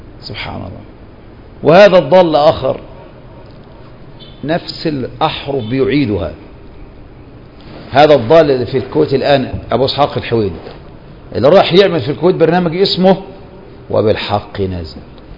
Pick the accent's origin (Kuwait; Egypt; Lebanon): Egypt; Upper Egypt; في إحنا عندنا في الصعيد الصعيدة دول